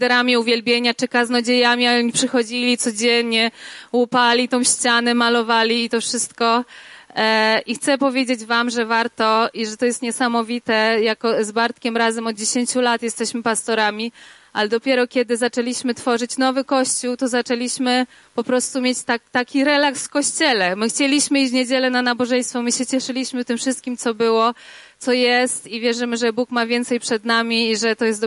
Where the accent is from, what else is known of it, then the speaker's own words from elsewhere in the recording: Wrocław, Lower Silesian Voivodeship, Poland; my jesteśmy z Wrocławia razem z Bartkiem